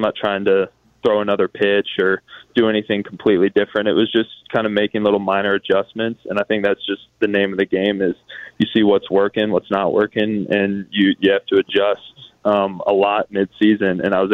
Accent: Georgia, United States; I think for me, growing up in Georgia, obviously watched a lot of baseball.

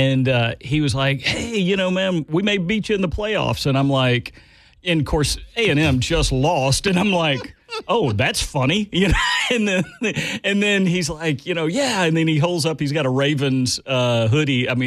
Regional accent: Houston, Texas, United States; I mean, for them because they're nearby and I grew up in Houston

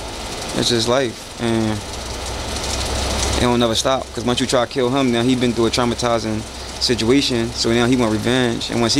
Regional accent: Philadelphia, Pennsylvania, United States; I'm from Germantown, TBK. I can move to Southwest, and the place where I moved in Southwest

